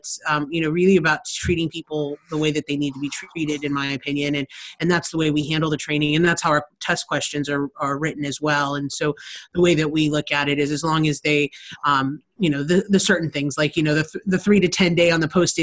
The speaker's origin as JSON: {"language": "English", "region": "California", "country": "United States", "said": "I know I'm from California, so it's a little easier to step outside most days."}